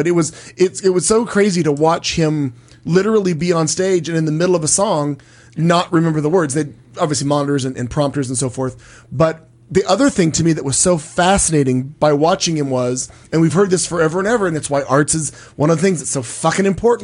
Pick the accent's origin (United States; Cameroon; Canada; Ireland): United States; Midwest; clearly I grew up in the Midwest, and he was very popular in my youth.